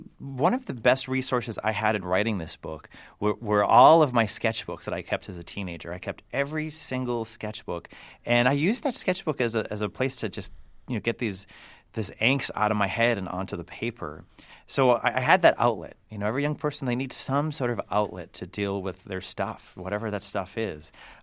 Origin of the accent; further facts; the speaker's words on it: Worcester, Massachusetts, United States; No, I grew up in Worcester, and Worcester is like another character in this book.